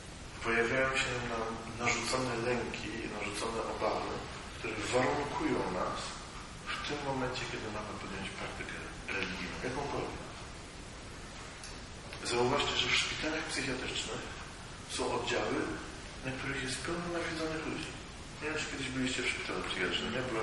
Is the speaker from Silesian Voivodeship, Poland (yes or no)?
no; Szczecin, West Pomeranian Voivodeship, Poland; On nie jest ze Szczecina, nie jest tam, skąd pochodzę.